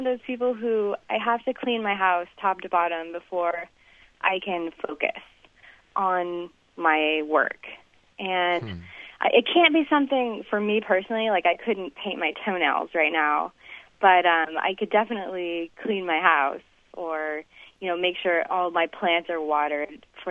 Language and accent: English; Oregon, United States; I'm actually originally from Oregon, and so maybe, just like Mark, so maybe there's a bunch of procrastinators in Oregon.